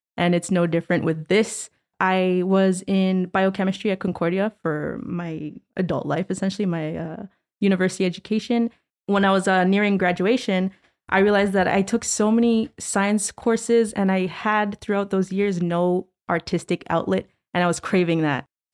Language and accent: English; Dollard-des-Ormeaux, Quebec, Canada; Well, where I'm living is essentially where I grew up. And I moved a little bit back and forth throughout Montreal, but I grew up in DDO and I'm still in DDO today.